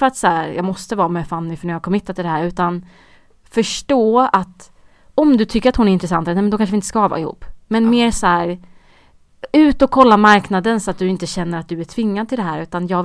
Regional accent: Uddevalla, Västra Götaland County, Sweden; Även fast vi är från Uddevalla liksom.

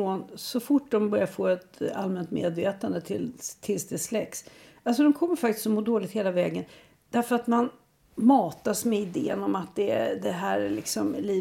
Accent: Sweden

